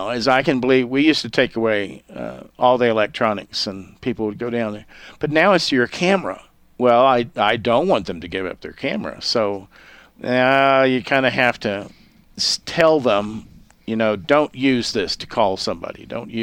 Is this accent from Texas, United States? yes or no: yes; Texas, United States; Well, I grew up in Texas, just over north of Amarillo.